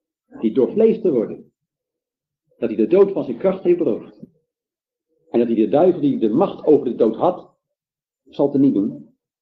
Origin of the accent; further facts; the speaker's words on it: Netherlands; wij zijn Nederlanders, hè